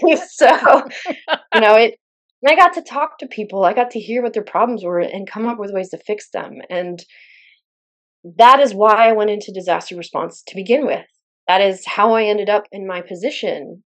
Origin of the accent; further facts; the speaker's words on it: Mississippi, United States; I grew up in South Rural Mississippi. There are 18,000 people in my entire county, and it ain't small